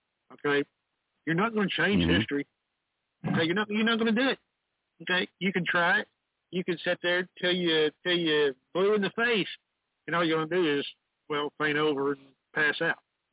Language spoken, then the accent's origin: English; Texas, United States; And Southern, by the way. I was born and raised in Texas.